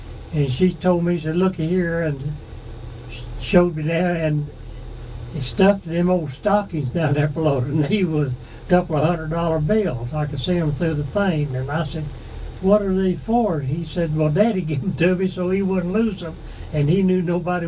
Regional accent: Van, Arkansas, United States; born there; I was born in April 17, 1926, in Arkansas County at a little town called Van, Arkansas.

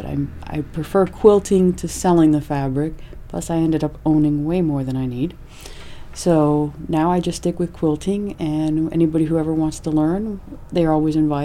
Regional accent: Miami, Florida, United States; now in Bethel, United States; No, I'm from Miami, Florida.

